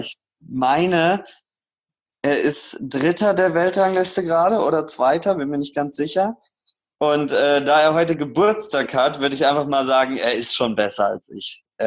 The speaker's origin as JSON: {"language": "German", "town": "Karlsruhe", "region": "Baden-Württemberg", "country": "Germany", "said": "Da sage ich mal Kleiber Markisen als Karlsruher."}